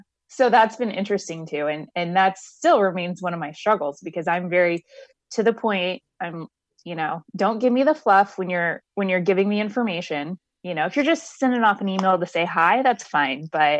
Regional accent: Midwest, United States; I grew up in the Midwest, and like I said, I lived a lot of places.

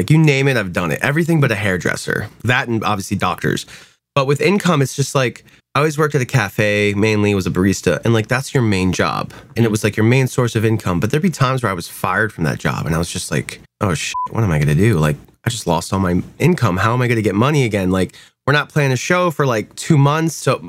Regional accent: Queens, New York, United States; I'm from Queens, New York.

